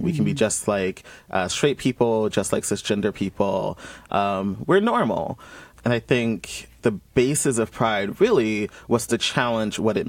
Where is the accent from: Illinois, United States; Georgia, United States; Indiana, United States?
Georgia, United States; Columbus; moved away as an adult; I didn't really interact with a lot of people that I knew about until I left my hometown of Columbus, Georgia, after I turned 18.